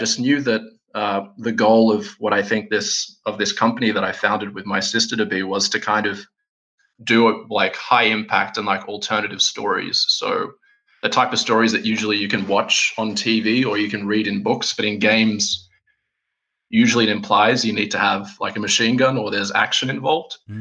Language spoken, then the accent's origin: English; Australia; now in Helsinki, Finland; I'm sitting here in Helsinki, Finland, despite the fact I'm Aussie. I've lived here for a while.